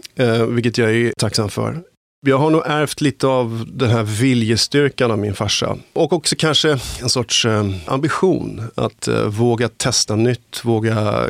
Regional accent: Stockholm, Stockholm County, Sweden; born there; Jag föddes i Stockholm och

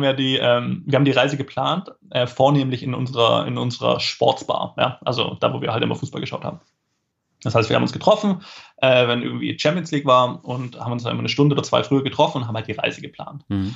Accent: Esslingen, Baden-Württemberg, Germany; Ich meine, ich bin aufgewachsen in einem völlig multikulturellen Umfeld. Bin aufgewachsen in Esslingen, das ist eine Stadt in der Nähe von Stuttgart

